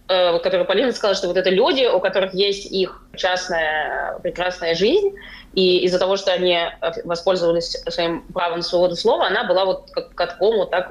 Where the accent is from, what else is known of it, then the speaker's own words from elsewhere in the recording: Israel; Я говорю, ну, я как бы из Израиля, у меня вот такая позиция.